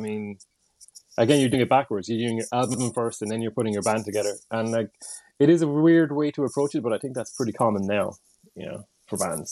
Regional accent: Ireland; we're just Irish.

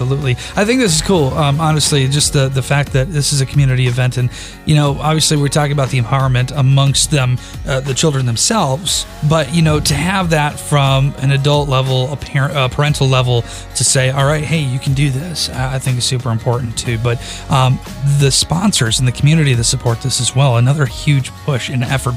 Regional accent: Eau Claire, Wisconsin, United States; Eau Claire, my hometown.

